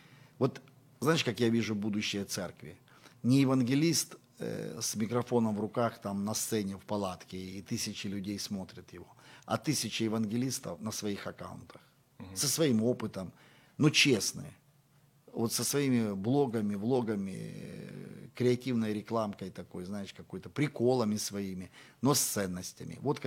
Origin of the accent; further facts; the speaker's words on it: Luhansk Oblast, Ukraine; accent: Donbas; я вырос в Луганской области, в Зорицке